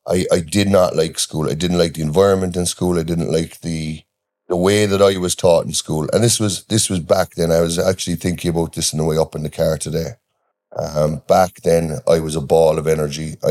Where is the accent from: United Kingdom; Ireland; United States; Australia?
Ireland; Inishannon, Munster; I'm from Inishannon, gateway to West Cork. Grew up there, born, raised, spent all of my childhood there, and hopefully will end up spending most of my adult life there as well. It's a great place to grow up.